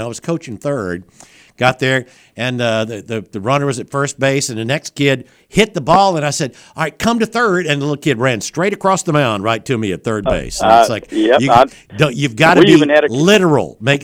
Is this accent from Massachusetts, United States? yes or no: no; Alabama, United States; Growing up in South Alabama, the Escambia River Conference, as he moved into Walnut Hill, moving up into the big town of Walnut Hill, was just south of Atmore, in case folks aren't familiar there with Southwest Alabama.